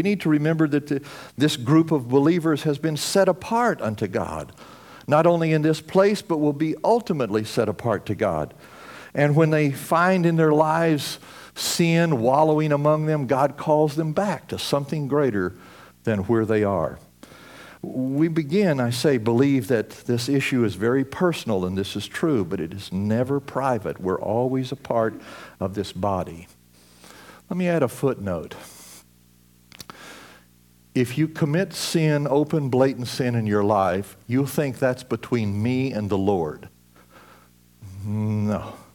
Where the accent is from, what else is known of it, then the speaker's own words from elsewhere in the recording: Oklahoma, United States; also born or lived in Texas; I came from Oklahoma and Texas and that area